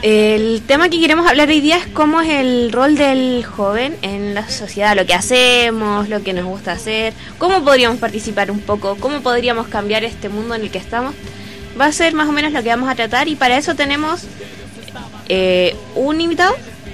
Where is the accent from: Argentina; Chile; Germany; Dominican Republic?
Chile; Peña Blanca, Valparaíso; los que somos de Peña Blanca sí o sí tenemos que ir